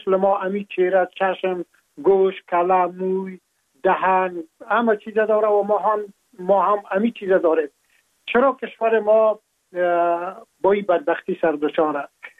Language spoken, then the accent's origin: Persian; Afghanistan; now in France